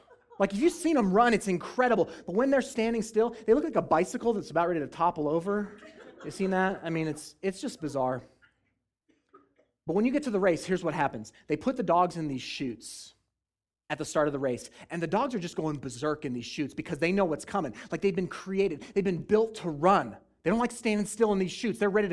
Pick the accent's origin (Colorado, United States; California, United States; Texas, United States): Colorado, United States; Colorado Springs; I'm from Colorado Springs, which is, it's kind of a big city now, but I can remember growing up there thinking, man, there is nothing to do in this town.